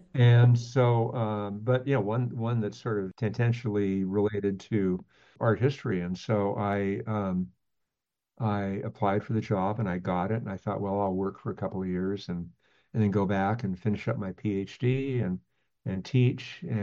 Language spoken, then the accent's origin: English; Tacoma, Washington, United States; also born or lived in Bellingham, United States; I was born and raised in Tacoma and went to high school in Bellingham, Washington. And I went to Western Washington University as an undergraduate.